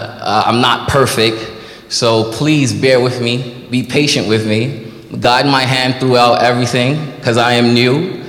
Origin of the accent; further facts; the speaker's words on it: New York City, New York, United States; also born or lived in Haiti; I am from New York City, born in Haiti.